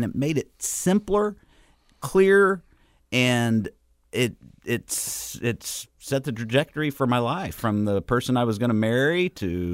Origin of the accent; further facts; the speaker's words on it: Forsyth, Missouri, United States; also born or lived in Taneyville; Growing up in Taneyville and Forsyth, my shop teacher gave me a call the other day.